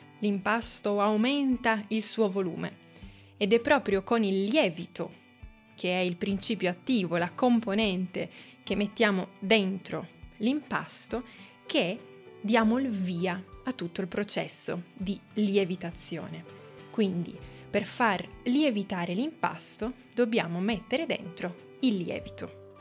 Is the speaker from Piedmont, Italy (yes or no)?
yes; Turin, Piedmont, Italy; Poi il prossimo tipo è tipico della mia città d'origine, che è Torino, ed è la pizza al tegamino.